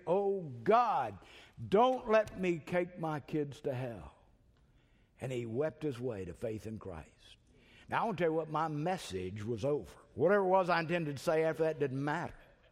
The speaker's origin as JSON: {"language": "English", "town": "Beaumont", "region": "Texas", "country": "United States", "tie": "born or raised there", "said": "I grew up in First Baptist Church, Beaumont."}